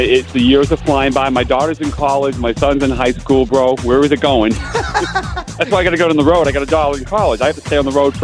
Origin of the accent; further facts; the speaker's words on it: Boston, Massachusetts, United States; Yes, I'm a Bostonian.